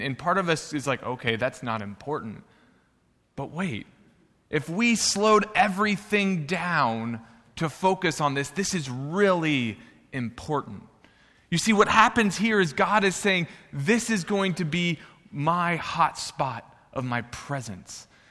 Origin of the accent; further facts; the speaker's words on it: Jasper, Indiana, United States; Well, you see, I grew up in Jasper, Indiana, where Scott Rolen is from. My mom and his mom taught together.